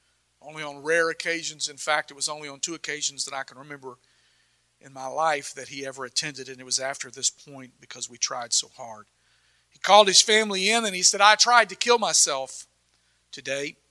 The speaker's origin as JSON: {"language": "English", "region": "the South", "country": "United States", "said": "even though I wasn't from the East. I was from the South, but it rhymed."}